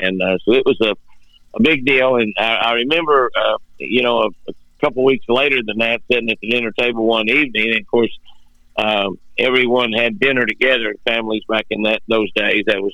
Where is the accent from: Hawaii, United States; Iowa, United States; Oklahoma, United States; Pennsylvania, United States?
Oklahoma, United States; Moore; also born or lived in San Marcos, Texas; I actually grew up around Moore, Oklahoma.